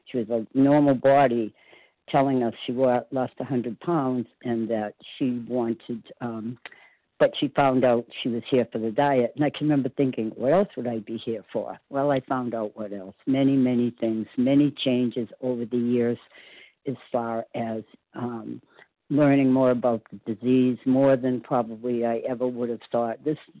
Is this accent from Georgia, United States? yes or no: no; Walpole, Massachusetts, United States; I'm from Walpole, Massachusetts, a small town about 18 miles southwest of Boston.